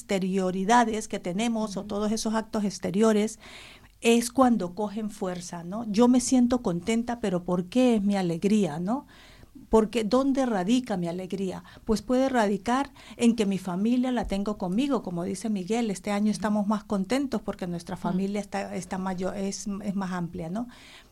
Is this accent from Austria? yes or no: no; Venezuela; o nosotros las vivimos como sociedad venezolana